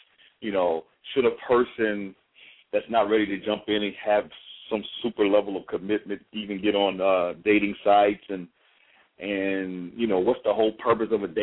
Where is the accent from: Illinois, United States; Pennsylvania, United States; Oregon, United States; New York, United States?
Illinois, United States; Chicago; now in Houston, United States; I live in Houston, been living there for a little while, but I'm originally from Chicago. And anyway, I'm down here in Houston because I love the weather, and the people are cool